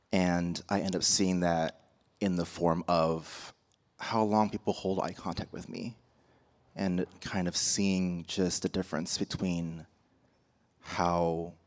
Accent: Taiwan; moved away; I'm in a country where I didn't grow up here. I grew up in Taiwan. I grew up in a place where a population looked just like me.

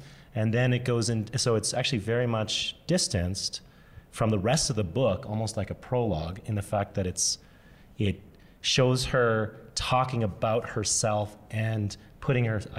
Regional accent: Fort McMurray, Alberta, Canada; it was because I grew up in Fort McMurray.

